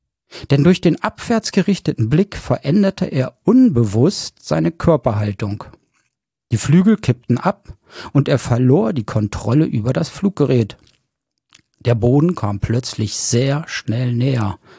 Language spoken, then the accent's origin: German; Braunschweig, Lower Saxony, Germany; Im Februar hatte ich eine Lesung in meiner alten Heimatstadt Braunschweig.